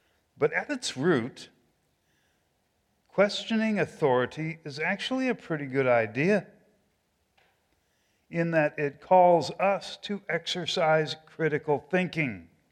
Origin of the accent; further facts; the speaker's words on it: Santa Cruz, California, United States; when we were growing up in Santa Cruz, I would often see a bumper sticker that called on the reader to question authority.